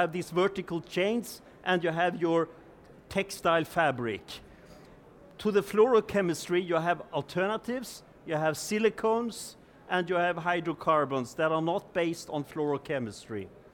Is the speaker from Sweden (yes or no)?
yes; Sweden; English is a second language; I'm actually coming from Sweden, and I'll try to, I cannot speak German